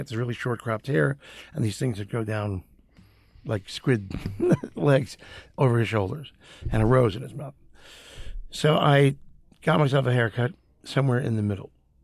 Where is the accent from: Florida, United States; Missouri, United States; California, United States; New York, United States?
New York, United States; Long Island; No, I'm from New York.